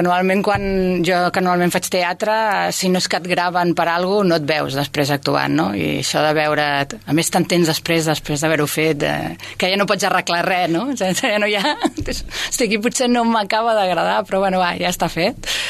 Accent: Sabadell, Catalonia, Spain; born or raised there

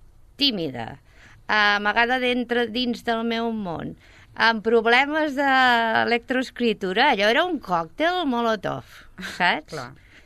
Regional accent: Sabadell, Catalonia, Spain; vaig néixer aquí a Sabadell. Soc filla de l'Eixample, de l'Avinguda Barberà.

